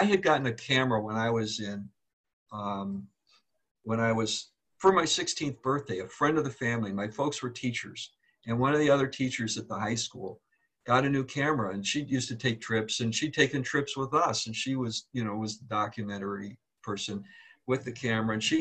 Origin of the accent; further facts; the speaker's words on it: Chicago, Illinois, United States; So I'm now at the University of Kansas. I'm from Chicago.